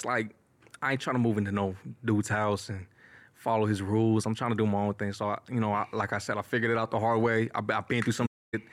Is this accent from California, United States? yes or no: yes; Los Angeles, California, United States; from Los Angeles, California. And man, I grew up like in the Southeast LA.